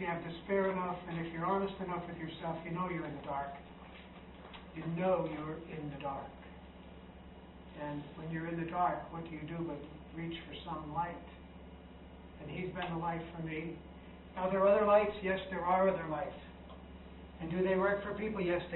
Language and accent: English; Missouri, United States; I'm from Missouri, show me.